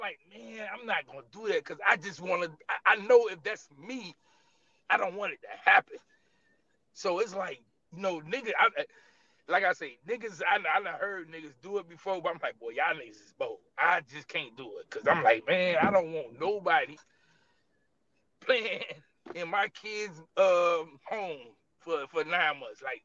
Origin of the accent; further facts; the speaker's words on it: Opa-locka, Florida, United States; Yeah, Opa-locka, you're going to be looking for a bullet, because, look, one thing, I'm from Opa-locka